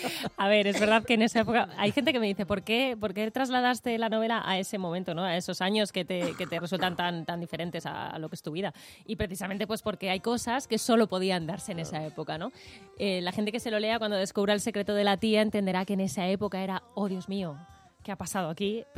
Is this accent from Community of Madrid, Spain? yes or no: yes; Madrid, Community of Madrid, Spain; Yo soy madrileña, pero mi madre es de un pueblito de la Sierra de Gredos y mi padre era de Zamora.